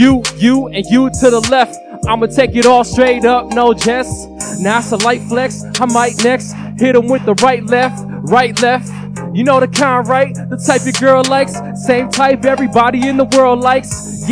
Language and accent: English; Nanakuli, Hawaii, United States; I'm from Nana Kuli. What does marsupial mean?